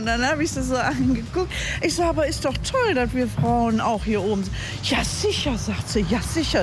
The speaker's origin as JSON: {"language": "German", "town": "Wuppertal", "region": "North Rhine-Westphalia", "country": "Germany", "tie": "born or raised there", "said": "ich bin ja ein Barmer Mädchen und wenn ich natürlich in diesem Bereich dann komme, also ab Hauptbahnhof Richtung Oberbarmen, ist natürlich meine Heimat"}